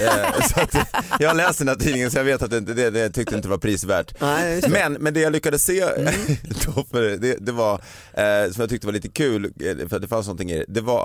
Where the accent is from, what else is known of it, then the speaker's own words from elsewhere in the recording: Stockholm, Stockholm County, Sweden; när man som dryg stockholmare skojar lite om så här, folk längre bort än från Stockholm så är det oftast att de kör traktorer